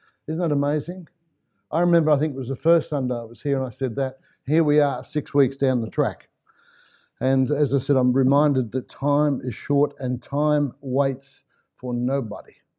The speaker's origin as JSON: {"language": "English", "region": "England", "country": "United Kingdom", "said": "You know, I'm English and this is a beautiful day outside. If I was in England now, I'd probably be sunbaking outside"}